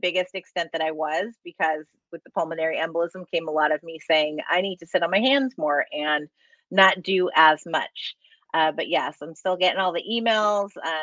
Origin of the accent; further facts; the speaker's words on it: Paradise, California, United States; Paradise. So yeah, that would be another one with the campfire. I lost my childhood home where my mom was still living, and she has rebuilt.